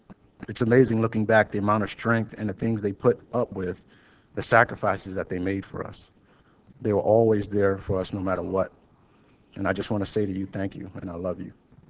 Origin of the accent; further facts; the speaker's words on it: New York City, New York, United States; also born or lived in Syracuse; I was born and raised in New York City. When I was around 8, my mother sent me to Syracuse to live with my aunt.